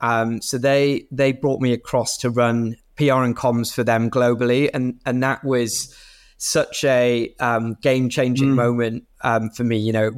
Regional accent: Harrogate, Yorkshire and the Humber, United Kingdom; I grew up in North Yorkshire. In a town called Harrogate, and really not from a massively entrepreneurial background.

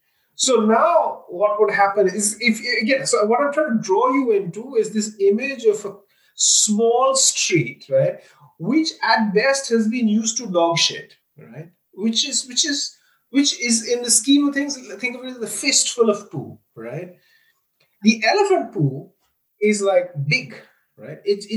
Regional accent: India; we've talked about animals in everyday life that featured in our growing up in India.

